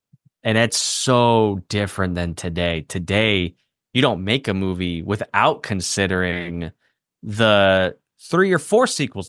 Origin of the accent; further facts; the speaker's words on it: Orlando, Florida, United States; so I grew up in Orlando, and one of my favorite places in the world is Universal Studios Orlando, the theme park.